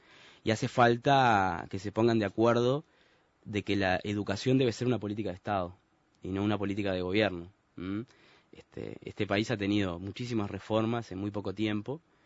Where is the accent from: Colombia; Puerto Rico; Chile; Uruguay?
Uruguay; Parque del Plata, Canelones; also born or lived in Montevideo; Yo soy de la costa. En realidad soy de Montevideo, pero me crié en la costa, en Parque del Plata.